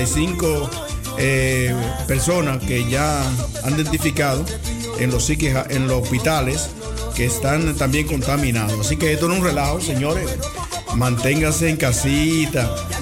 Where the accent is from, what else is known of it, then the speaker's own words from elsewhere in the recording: Dominican Republic; tanto en mi país, República Dominicana